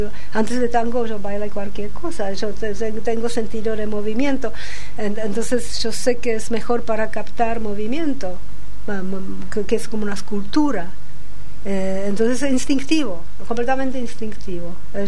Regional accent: Prague, Czechia; Spanish is a second language; porque yo tengo acento en mi español y la gente te dice inmediatamente, ¿dónde sos vos? Cuando yo digo, yo soy de Praga

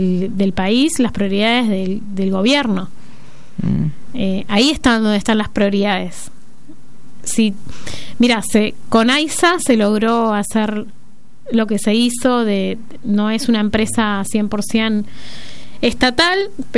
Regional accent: Argentina; ¿Cómo nosotros como argentinos, una de las empresas más grandes distribuidoras, nos copó el Estado italiano?

